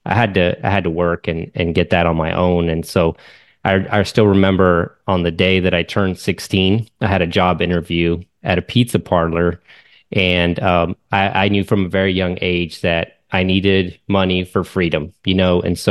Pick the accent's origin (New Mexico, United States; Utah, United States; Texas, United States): Texas, United States; San Angelo; also born or lived in Piedras Negras, Mexico; I was born in Piedras Negras, Coahuila, just south of the border. When we were very young, we moved to West. I was about 4 years old when we moved to West Texas. Mm-hmm. And so then I grew up in San Angelo, Texas